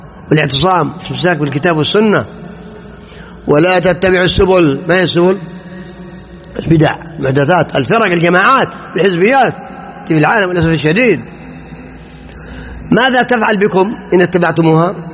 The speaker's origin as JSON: {"language": "Arabic", "country": "Saudi Arabia", "said": "أننا نعيش في بلادنا المملكة العربية السعودية"}